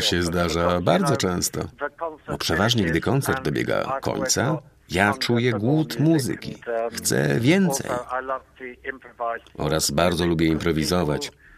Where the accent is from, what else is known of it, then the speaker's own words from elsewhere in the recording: England, United Kingdom; Polish is a second language; Pochodzę z Anglii i miałem szczęście grać z takimi postaciami jak